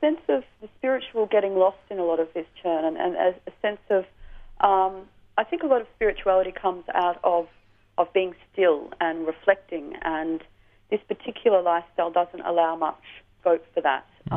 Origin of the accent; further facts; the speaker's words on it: Melbourne, Victoria, Australia; Melbourne's my hometown, but Sydney's another favourite city as well.